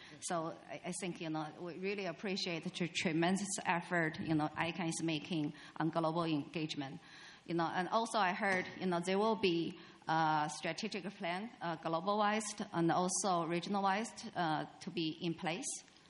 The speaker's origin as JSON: {"language": "English", "country": "China", "second_language": "English", "said": "I'm from China."}